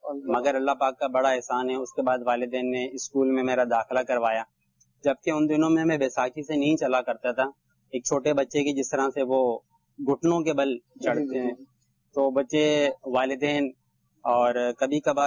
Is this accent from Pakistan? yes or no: yes; Tharparkar, Sindh, Pakistan; born there; اور اندرون سندھ کا ایک علاقہ تھرپار کر میں پیدائش ہوئی تھی میری.